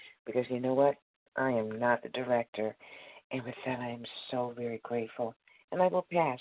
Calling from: Missouri, United States; I'm calling from Missouri.

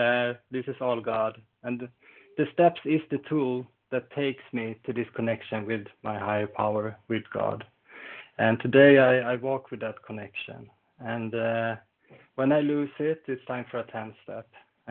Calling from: Falun, Dalarna County, Sweden; English is a second language; I'm a recovered compulsive overeater, and I'm calling in from Falun in Sweden.

